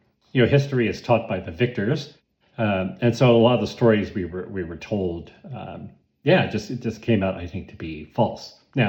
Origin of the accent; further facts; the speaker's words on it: United States; As a student growing up in the United States, I was told that Columbus discovered America